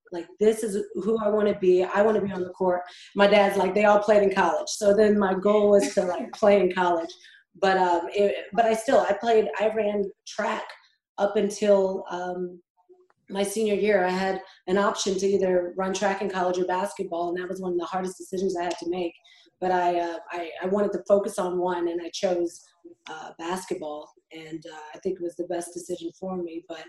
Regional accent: Houston, Texas, United States; And then growing up in Houston, the Houston Comets, the WNBA just started.

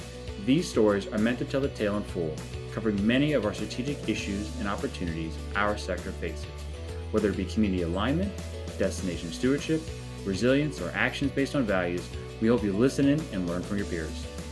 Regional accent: Maryland, United States; my home state, the great state of Maryland

